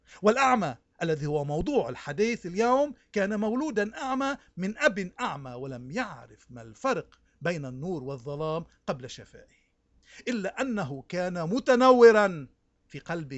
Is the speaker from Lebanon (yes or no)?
yes; Lebanon